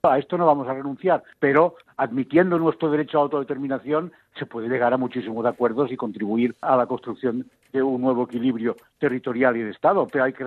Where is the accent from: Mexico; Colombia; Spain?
Spain; Catalonia; yo soy catalán de origen, hablo catalán, pienso en catalán, quiero mi bandera catalana